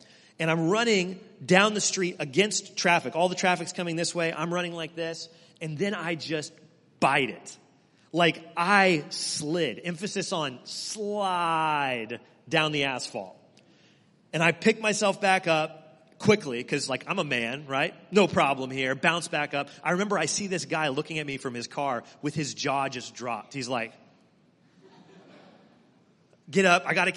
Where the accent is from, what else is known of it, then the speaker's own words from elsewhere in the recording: Kansas, United States; He was my pastor growing up. I grew up in Kansas. He was the pastor at the church I went to there